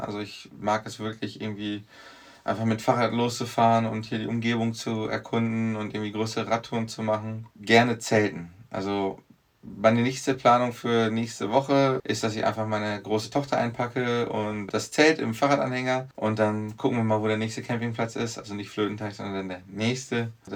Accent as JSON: {"language": "German", "region": "North Rhine-Westphalia", "country": "Germany", "said": "also ich komme aus der Nähe von Dortmund"}